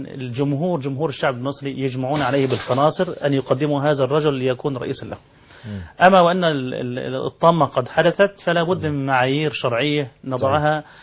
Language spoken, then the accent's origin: Arabic; Egypt; عندنا في مصر